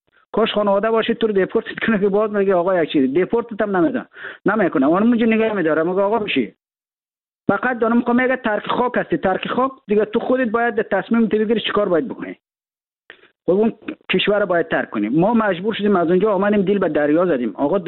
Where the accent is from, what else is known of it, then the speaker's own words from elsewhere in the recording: Afghanistan; ما در افغانستان در کشور جنگ زده بزرگ شدیم.